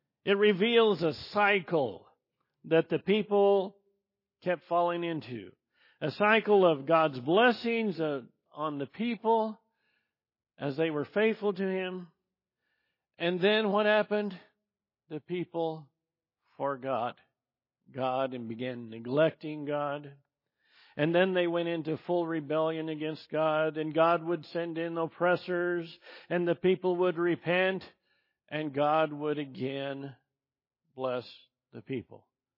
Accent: Northwest, United States; I'm a boy from the Northwest, and all of that stuff was in another world.

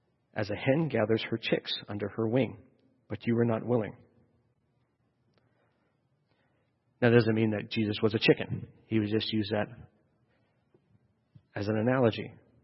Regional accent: Canada; I am not slow, eh? I am just Canadian.

